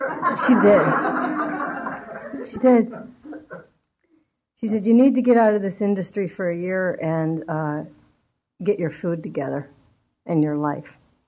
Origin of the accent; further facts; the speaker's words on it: Pennsylvania, United States; moved away; But I moved out here from Pennsylvania, and I weighed like 140. And back in Pennsylvania, that wasn't like so bad.